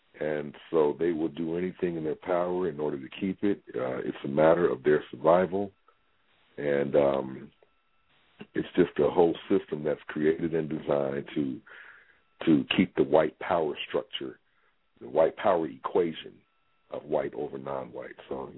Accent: Cincinnati, Ohio, United States; Born and raised in Cincinnati, Ohio

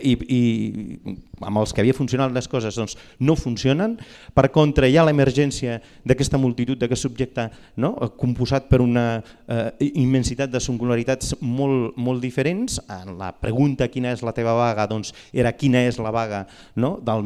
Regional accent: Galicia, Spain; now in Barcelona, Spain; tinc una identitat nacional molt, molt fotuda, perquè sóc gallec, i a sobre migrant, no?

